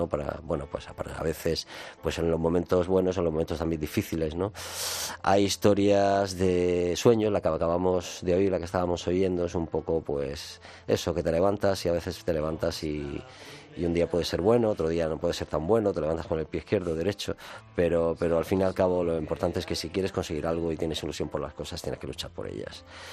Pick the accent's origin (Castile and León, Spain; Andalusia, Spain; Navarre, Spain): Andalusia, Spain; Almería; moved away; mi entrada en el 86 aquí cuando me vine de Almería a tocar